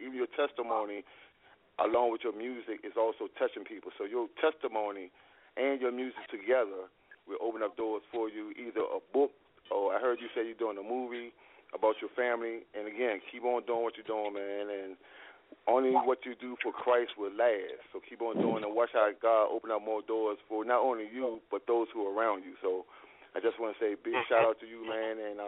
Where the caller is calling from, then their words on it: Charlotte, North Carolina, United States; I am calling from Charlotte, North Carolina.